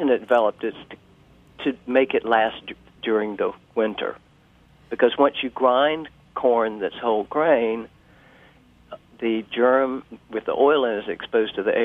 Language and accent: English; South Carolina, United States; When I was growing up in the Low Country, there were over 300 varieties of cowpeas being grown.